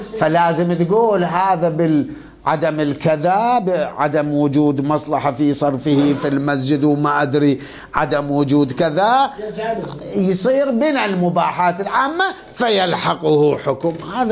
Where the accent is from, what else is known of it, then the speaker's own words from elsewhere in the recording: Iraq; الحصير نوعان احنا كان عندنا بالعراق